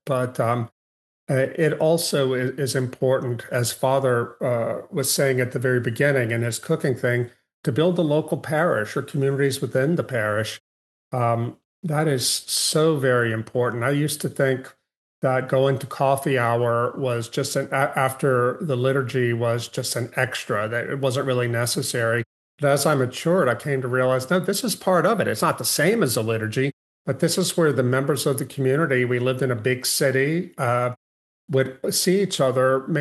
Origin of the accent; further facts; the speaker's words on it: Louisiana, United States; my wife and I moved with our kids from Philadelphia to my hometown in Louisiana, a small town of 2,000 people